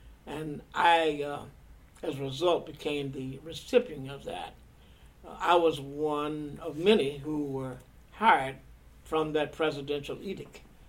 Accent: Kentucky, United States; there was some tolerance, some racial tolerance in my hometown, but it was still Kentucky.

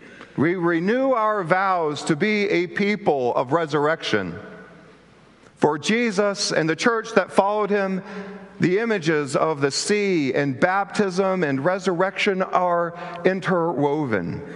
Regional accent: Arkansas, United States; Born and raised in Arkansas, the deepest sea for us had been 60 feet to the bottom of Beaver Lake.

